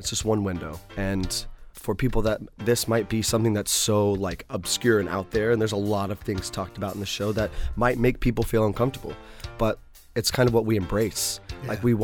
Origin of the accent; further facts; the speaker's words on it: New York, United States; I have similarities to growing up in New York.